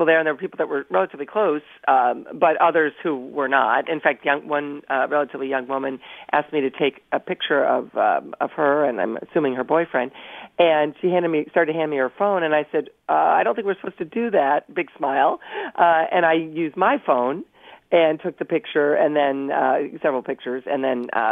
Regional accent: Ohio, United States; Well, my home state of Ohio and so many others could send people

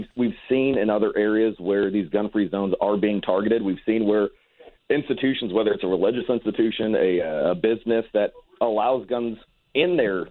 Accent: Ferguson, Missouri, United States; the same exact MetroLink that when I grew up in Ferguson, Missouri, that's the one I would take to different venues

